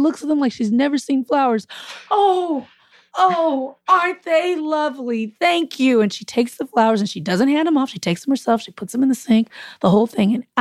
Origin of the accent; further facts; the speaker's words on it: Compton, California, United States; And I'm from Compton. I'm from the city. I'm a city girl.